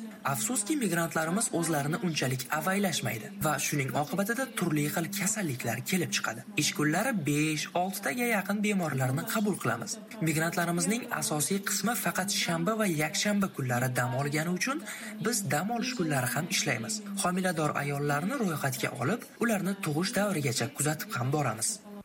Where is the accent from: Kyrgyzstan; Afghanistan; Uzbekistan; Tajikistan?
Kyrgyzstan; Issyk-Kul Region; moved away as an adult; now in Moscow, Russia; men Qirg'izistondanman. Issiqko'lda tug'ilib, ana shu yerda o'qib ishlaganman. 2000-yillarda esa rafiqam Moskvaga oliy ta'limni olish uchun kelgan. Rafiqam ham shifokor va shundan keyin 2001-yilda men ham Moskvaga kelganman.